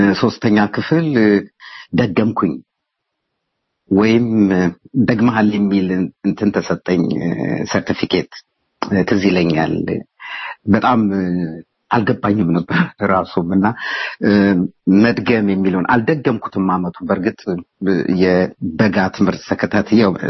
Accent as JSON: {"language": "Amharic", "region": "Addis Ababa", "country": "Ethiopia", "tie": "born or raised there", "said": "አዲስ አበባ ነው ተወልጄ ያደግኩት፣ ወደ ባታ ገዳም አካባቢ ወይም 4 ኪሎ አካባቢ"}